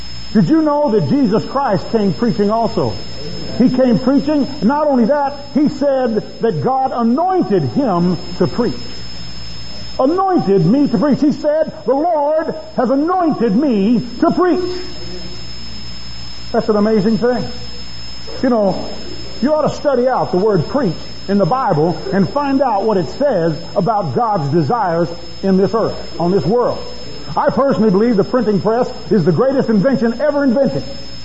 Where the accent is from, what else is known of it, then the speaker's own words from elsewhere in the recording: San Antonio, Texas, United States; I grew up right here in San Antonio, and I remember going downtown with my father and Jim Campbell and parking the truck right there in front of the Alamo.